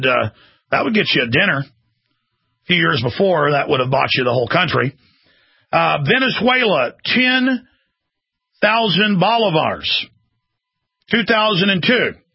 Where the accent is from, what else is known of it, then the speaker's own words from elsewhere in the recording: Dallas, Texas, United States; I've actually done that growing up in Dallas, a knife and a gun.